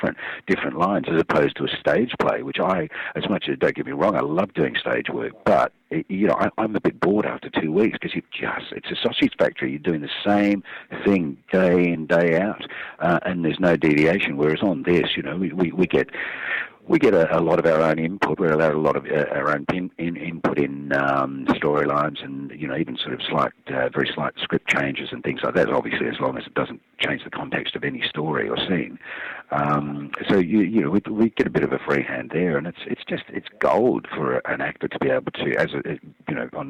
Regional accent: Australia; here in Australia, because we're Australian, it's pretty laid back

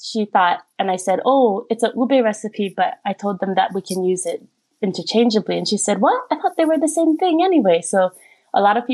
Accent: Hawaii, United States; now in South Korea; this is my recipe for sweet potato hapia squares. I'm from Hawaii originally, and I've been living in Korea for the past 10 years.

